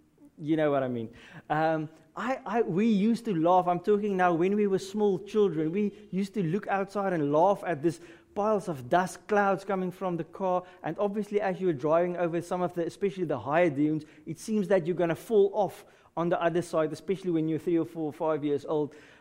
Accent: Western Cape, South Africa; I grew up there in the Boland, there in the Western Cape, green and lush and everything.

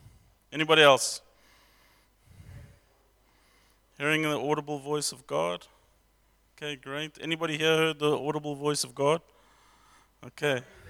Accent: England, United Kingdom; I'm English, so... apparently it's funny.

